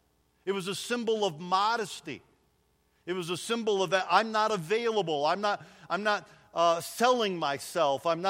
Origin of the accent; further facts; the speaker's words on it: Michigan, United States; I grew up in Michigan, and some of those old women wore babushkas.